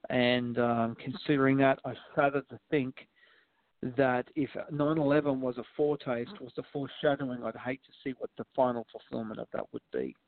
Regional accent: Australia; being an Australian and being an outsider looking

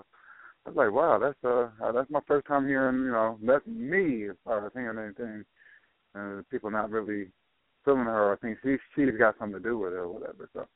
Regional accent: Rochester, New York, United States; back in my day, growing up in Rochester, New York

